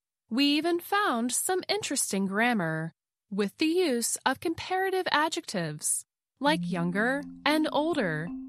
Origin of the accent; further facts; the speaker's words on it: West Virginia, United States; I'm from West Virginia, and this is actually one of our state's 4 official songs. I grew up hearing this song a lot